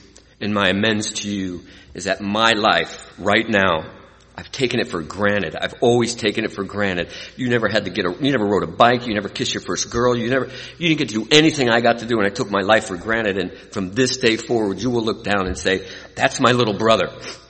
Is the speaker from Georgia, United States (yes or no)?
no; Stockton, California, United States; I grew up in Stockton, California. Anyone from California? Do you know Stockton? Yes, it's a good place to be from.